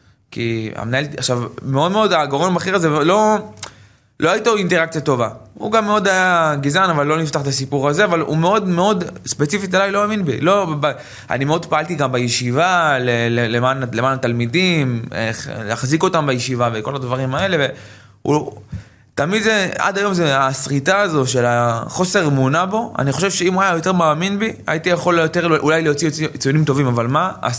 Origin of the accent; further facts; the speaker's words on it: Tel Aviv, Tel Aviv District, Israel; גדלתי בדרום תל אביב, כפר שלם.